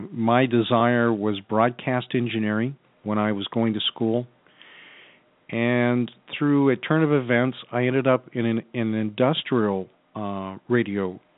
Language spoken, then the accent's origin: English; Tempe, Arizona, United States; I grew up in Tempe, Arizona. I raised my family in Mesa and Chandler, commuted back and forth into Phoenix for work